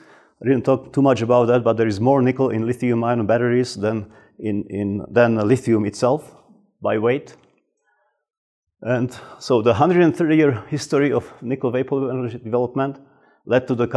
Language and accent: English; Slovakia; This is an example of 6 million tons of spent residue in my home country of Slovakia.